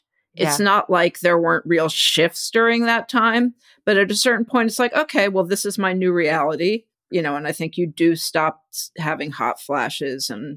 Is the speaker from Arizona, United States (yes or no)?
no; Houston, Texas, United States; Like I was going to prep school and I was from Houston.